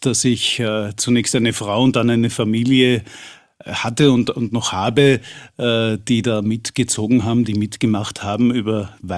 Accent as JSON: {"language": "German", "region": "Carinthia", "country": "Austria", "said": "Ich komme ursprünglich aus Kärnten, fahre auch demnächst wieder auf Urlaub dorthin"}